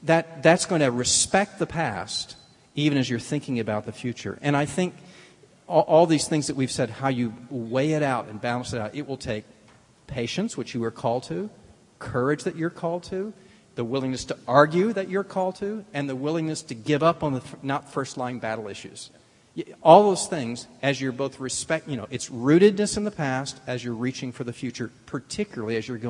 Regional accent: the South, United States; I was raised in the South.

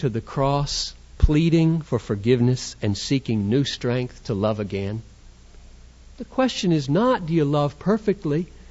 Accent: Cameroon; I'm very sensitive to this issue of reading because I came from Cameroon where 80% of the people in the churches can't read.

